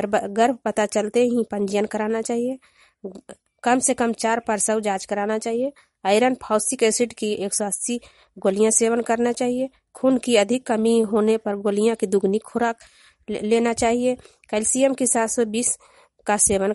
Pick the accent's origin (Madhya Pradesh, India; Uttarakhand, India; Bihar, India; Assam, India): Bihar, India; Hanganpura; ग्राम हंगनपुरा, पंचायत बड़ारा, प्रखंड नूरसराय, महिला लांदा जिला की निवासी हूँ।